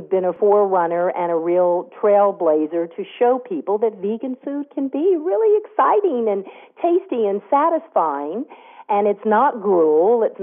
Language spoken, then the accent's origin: English; Memphis, Tennessee, United States; also born or lived in New York City; now in Los Angeles, United States; Well, you know, I'm a gal from the South. I grew up in Memphis, Tennessee on a standard American diet, Southern style. I got into natural foods living in my 20s in New York City.